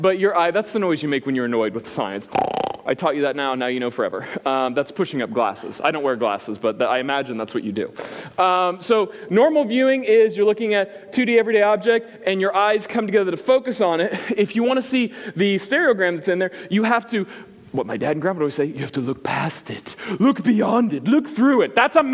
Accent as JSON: {"language": "English", "town": "Springfield", "region": "Missouri", "country": "United States", "said": "because I'm from Spring, Vegas, Springfield, Missouri."}